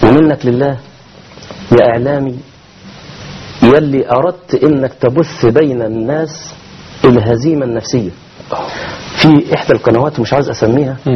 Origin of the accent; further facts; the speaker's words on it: Egypt; إن إحنا كمصريين